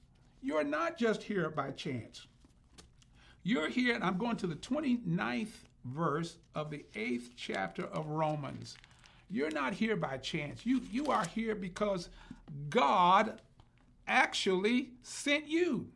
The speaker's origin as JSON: {"language": "English", "region": "the South", "country": "United States", "tie": "born or raised there", "said": "I grew up in the South. I grew up in the time of segregation. I grew up powerless."}